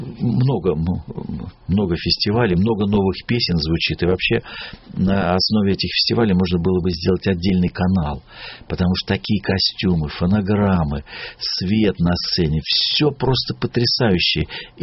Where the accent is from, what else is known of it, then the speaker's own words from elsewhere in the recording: Far East, Russia; born there; Я сам родился на Дальнем Востоке.